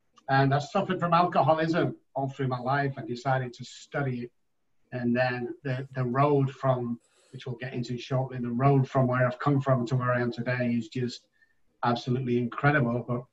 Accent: Manchester, North West England, United Kingdom; now in San Antonio, United States; Obviously, I'm in San Antonio, Texas now, but I'm originally from Manchester in the United Kingdom. And I grew up there with my family.

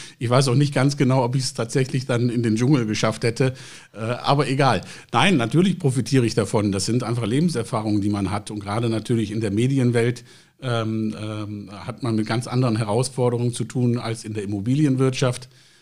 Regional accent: Meerbusch, North Rhine-Westphalia, Germany; born there; also born or lived in Vienna; Ich bin ja gebürtig in Meerbusch, das heißt hier auf der anderen Rheinseite. Ich bin nach meinem Abitur bin ich nach Wien gegangen, habe dort auf der Universität für Musik und Darstellende Kunst studiert.

